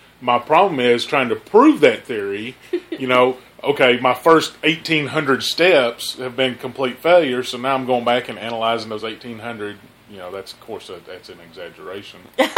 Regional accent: United States; accent: southern; I'm sorry, is that your dig at my southern accent?

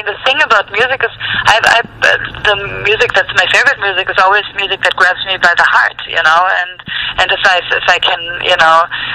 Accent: Germany; I'm from Germany

